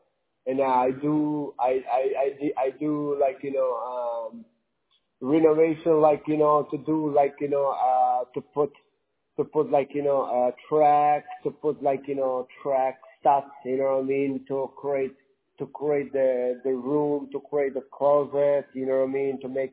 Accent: New York, United States; now in West Palm Beach, United States; but 3 months ago I came from New York, I came to live in the Florida, West Palm Beach.

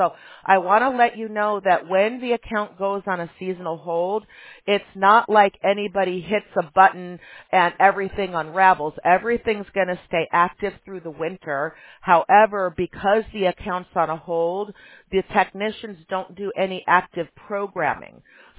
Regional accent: Chicago, Illinois, United States; Well, I grew up in Chicago, and it was always April or May for me, you know, by the time the winter months started going away.

